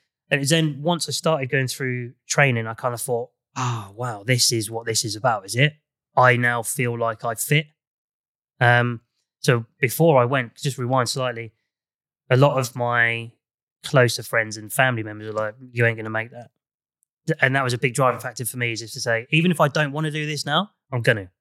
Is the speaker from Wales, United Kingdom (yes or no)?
no; Andover, South East England, United Kingdom; I was Andover. So literally around the corner for me, really.